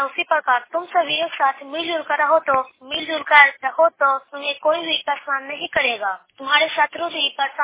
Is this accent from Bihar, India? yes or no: yes; Bihar, India; घर प्रसडिया थाना अनौता नालंदा जिला के रहने वाली हूँ।